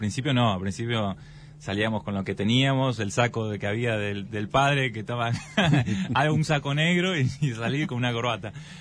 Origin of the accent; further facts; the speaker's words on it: Buenos Aires, Argentina; Somos de Buenos Aires, sí, de Capital.